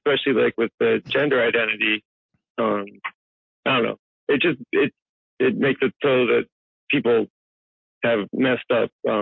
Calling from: St. Petersburg, Florida, United States; I'm in St. Petersburg, Florida.

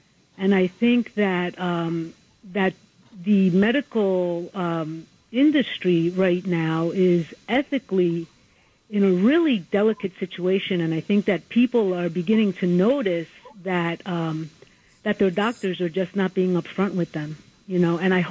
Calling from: Elizabeth, New Jersey, United States; I'm from Elizabeth, New Jersey. Can you hear me?

